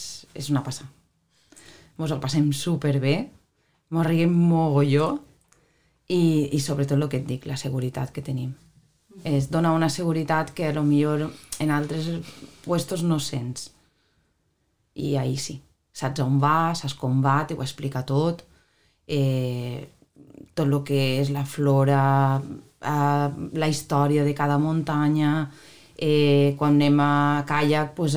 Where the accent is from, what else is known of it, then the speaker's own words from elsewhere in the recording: Xaló, Valencian Community, Spain; jo soc de Xaló